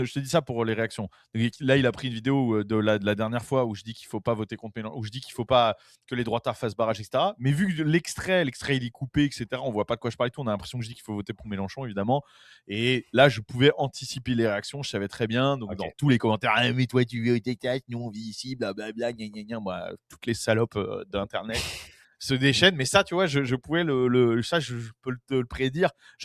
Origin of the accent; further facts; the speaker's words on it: France; Personne n'arrive à deviner que je suis français parce que j'ai pas du tout un accent français.